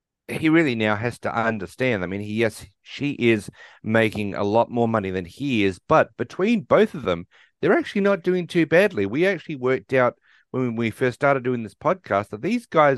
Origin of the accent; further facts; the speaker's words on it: Australia; also born or lived in United States; I'm here now in Australia, back in my home country, doing one job.